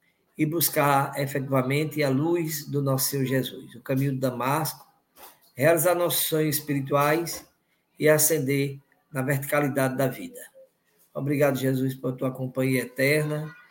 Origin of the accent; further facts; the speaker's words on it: Aracaju, Sergipe, Brazil; Aracaju, a minha terra